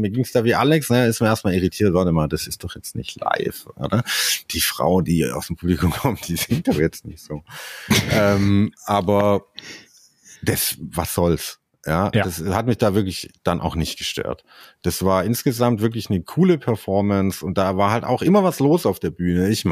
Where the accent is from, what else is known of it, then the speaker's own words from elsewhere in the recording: Germany; I'm from Germany, you know.